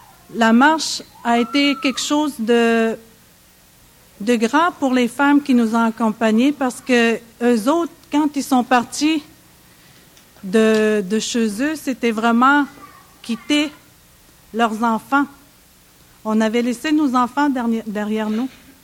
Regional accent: Uashat mak Mani-utenam, Quebec, Canada; Je viens de la communauté de Ouachat Makmaniotenam. Je suis mère de 8 enfants.

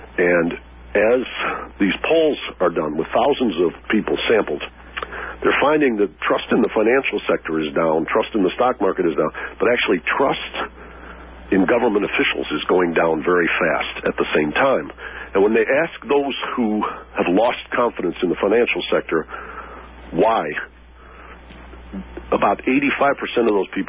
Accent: Detroit, Michigan, United States; it might be because I grew up in Detroit and all my friends there are restructuring their lives

